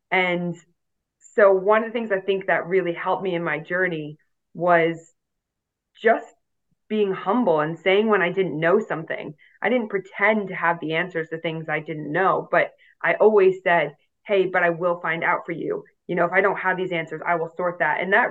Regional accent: New England, United States; Now I'm from New England in the States. My mom's British, so she's got dual citizenship.

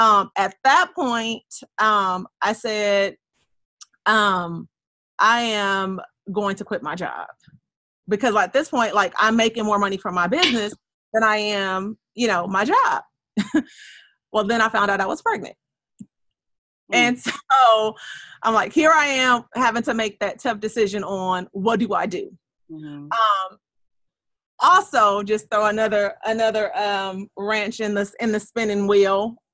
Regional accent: Los Angeles, California, United States; So I took a trip to my hometown back to LA and bought about $10,000 worth of clothing

